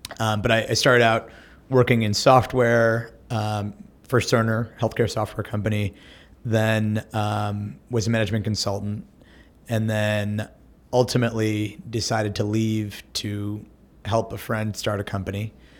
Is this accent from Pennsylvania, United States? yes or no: yes; Pittsburgh, Pennsylvania, United States; I grew up in Pittsburgh, spent most of my early life there. Where I'm from in India, Rajasthan, is known to be like where the business people come from.